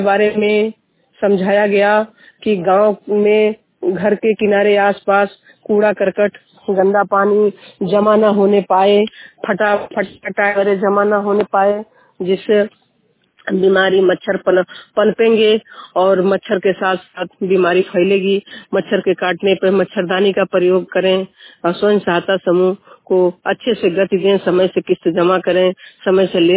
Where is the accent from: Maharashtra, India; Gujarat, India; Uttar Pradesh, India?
Uttar Pradesh, India; Bharatpur; हम बस्ती जनपद के ग्राम भरतपुर से हैं।